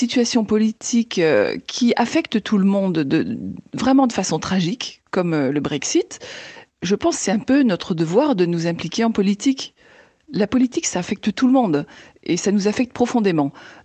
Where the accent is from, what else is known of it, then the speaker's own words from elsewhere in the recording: France; now in United Kingdom; En tant que Française